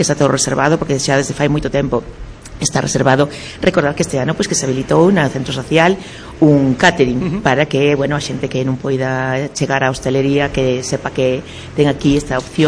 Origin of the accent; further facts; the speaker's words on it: Galicia, Spain; somos Mariña, pero tamén somos comarca do Eo